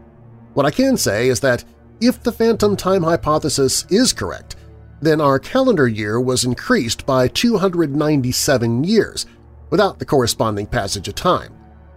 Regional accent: Boston, East Midlands, United Kingdom; They got married and settled in England after the war and brought up their family in my hometown of Boston.

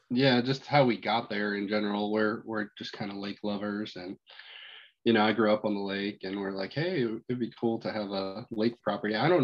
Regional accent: Republic, Missouri, United States; We're from Republic, Missouri. It's Springfield, Missouri area, Southwest Missouri.

